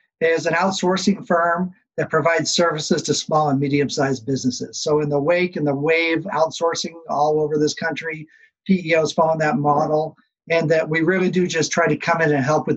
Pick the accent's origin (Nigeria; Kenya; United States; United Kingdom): United States; Portland, Oregon; also born or lived in Hawaii; I grew up in Portland, Oregon, in sunny Portland, Oregon. I grew up there all the way through high school.